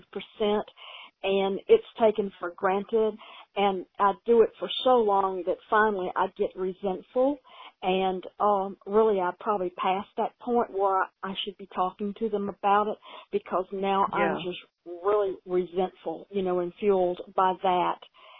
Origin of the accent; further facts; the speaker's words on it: Louisiana, United States; I'm not the one who, I don't think I'm the one, but I am from Louisiana.